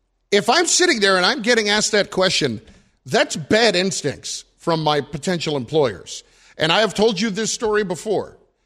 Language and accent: English; New Jersey, United States; I'm from New Jersey.